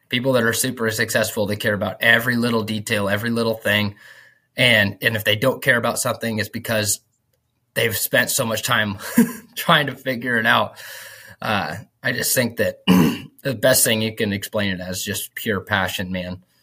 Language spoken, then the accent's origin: English; West Coast, United States; I've got to learn from all these people on the East Coast because I'm originally from the West Coast.